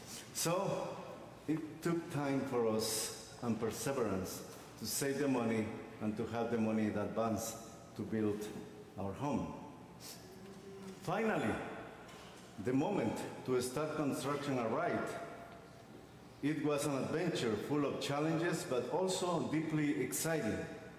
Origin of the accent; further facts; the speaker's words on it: Guatemala; I am originally from Guatemala, and while we were living in Guatemala